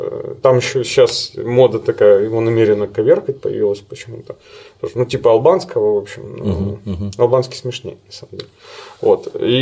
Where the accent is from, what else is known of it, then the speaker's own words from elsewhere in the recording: Vinnytsia, Vinnytsia Oblast, Ukraine; Я его прекрасно знаю, я вырос в Виннице.